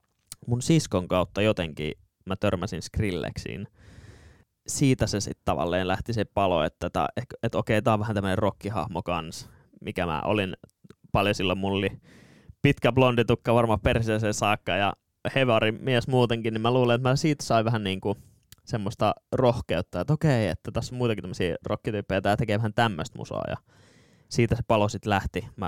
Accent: Nummela, Uusimaa, Finland; ne oli joskus treenaamassa Nummelassa, mistä mä oon kotoisin.

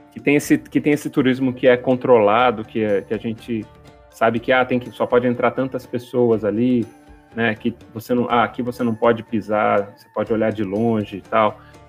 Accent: Guarujá, São Paulo, Brazil; born there; Eu nasci no Guarujá, que é litoral de São Paulo, e eu vi um pouco disso lá

